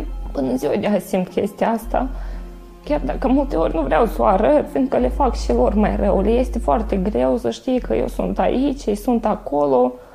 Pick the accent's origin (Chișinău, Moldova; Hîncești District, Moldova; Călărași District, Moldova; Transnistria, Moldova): Transnistria, Moldova; Dubăsari; now in Romania; vin din Dubăsari, orașul de peste Nistru, din Transnistria.